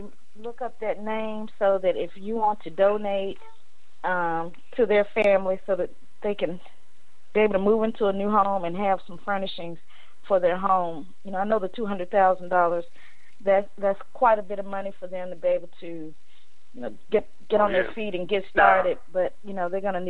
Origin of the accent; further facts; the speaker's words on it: Memphis, Tennessee, United States; Back in my hometown in Memphis, there was a young man.